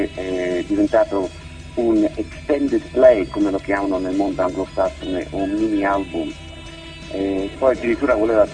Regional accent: Rome, Lazio, Italy; now in Australia; io sono cresciuto anche in Italia, a Roma, ho studiato a Pisa, ho fatto l'università lì

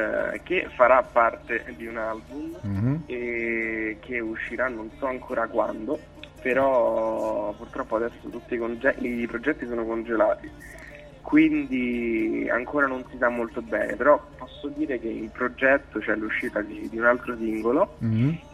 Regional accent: Ostia, Lazio, Italy; io non sono proprio di Roma Centro, ma sono di Ostia.

